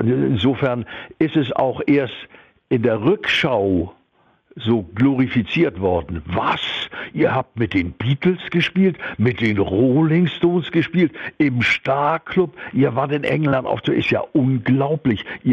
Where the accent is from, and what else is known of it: Hamburg, Germany; born or raised there